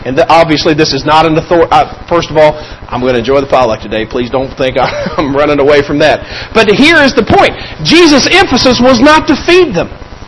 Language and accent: English; Kentucky, United States; now in Valparaiso, United States; At home, I realize I'm from Kentucky, but home is Valpo, okay?